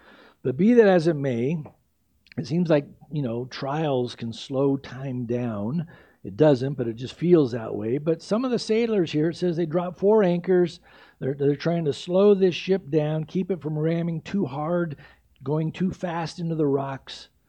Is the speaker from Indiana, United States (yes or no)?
no; San Diego, California, United States; I grew up in San Diego, and I remember one time, it was one of the first times I went deep sea fishing.